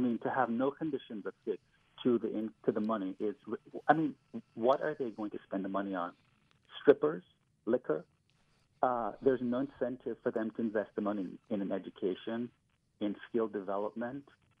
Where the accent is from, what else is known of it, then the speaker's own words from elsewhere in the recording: Jamaica; Well, I'm Caribbean black. I was born and raised in Jamaica.